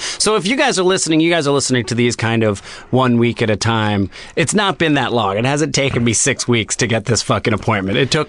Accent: New Jersey, United States; you grew up in Philly, I grew up in Jersey.

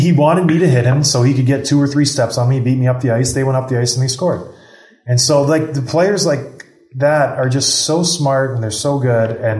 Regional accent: Canada; I'm Canadian.

